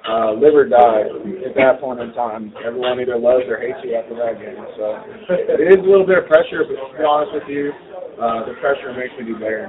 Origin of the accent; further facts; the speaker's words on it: Frisco, Texas, United States; I'm from Frisco, Texas, and I transferred to Texas Tech University